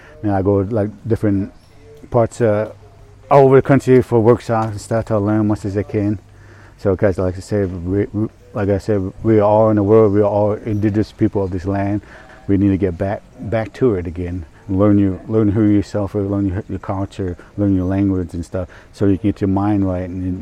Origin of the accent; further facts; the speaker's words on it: Canada; now in Kansas, United States; I'm Potawatomi and Meskwaki. I'm from Kansas. Potawatomi from Kansas. But I mostly grew up in Canada, one of the Great Lakes. So that's where my home territory is.